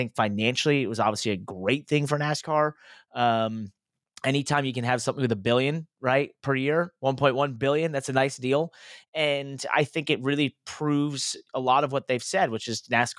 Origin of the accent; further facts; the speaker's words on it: Connecticut, United States; I mean, myself, I'm from Connecticut. I'm from Fairfield County, Connecticut. I'm one of four drivers, basically, that are from the Connecticut area.